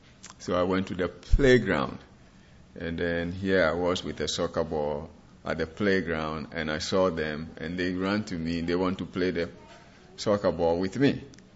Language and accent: English; Ghana; accent: British and Ghana English; I'm coming from Ghana, West Africa.